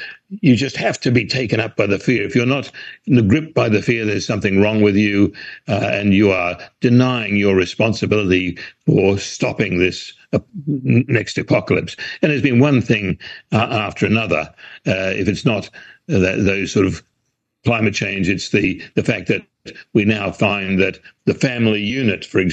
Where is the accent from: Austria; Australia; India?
Australia; Perth, Western Australia; I'm from Perth, about 2,500 miles away.